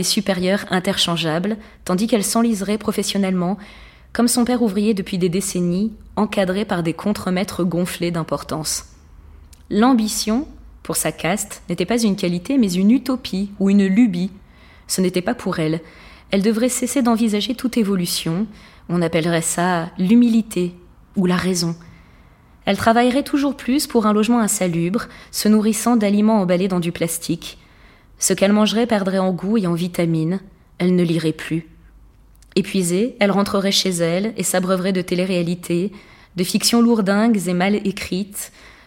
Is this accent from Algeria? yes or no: no; Grenoble, Auvergne-Rhône-Alpes, France; moi, je venais de Grenoble, donc une région de montagne avec énormément d'agriculture bio.